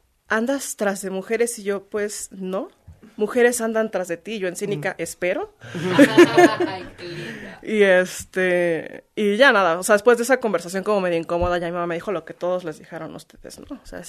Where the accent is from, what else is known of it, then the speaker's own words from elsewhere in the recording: Mexico; also born or lived in Turkey; soy mexicana.